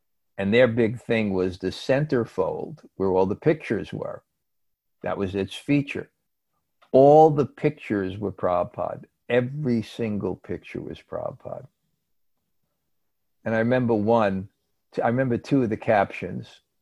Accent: New York, United States; And I'm joking, but not joking, because I'm from New York.

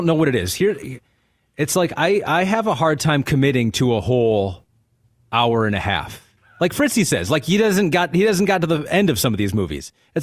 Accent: Michigan, United States; I am from Michigan. I am 41 years old.

